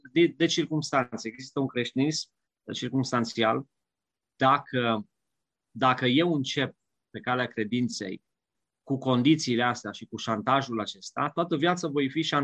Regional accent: Tămașda, Bihor County, Romania; sunt născut în județul Bihor, într-un sat, am crescut în Tămașda, lângă Salonta, județul Bihor, la vreo 60 de kilometri de Arad, 50 de Oradea, chiar la graniță între Oradea și Arad. Într-o comunitate modestă, sigur, am fost 5 frați, am crescut cu animale

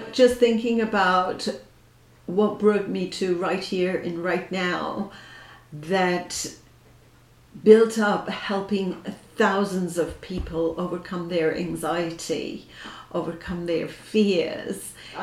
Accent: Istanbul, Turkey; So I was born and raised in Istanbul

